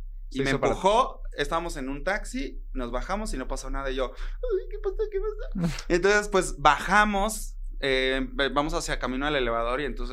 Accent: Acapulco, Guerrero, Mexico; Yo soy de Acapulco, Guerrero. Sí. Costeñito y con sabor.

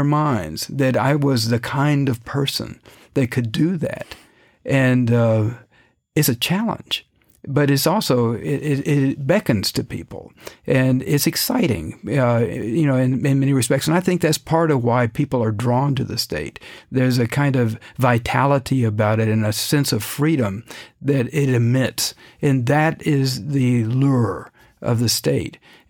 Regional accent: Dallas, Texas, United States; I grew up in Dallas and I was not much of a horseman, but I would go out and they found out I was from Texas

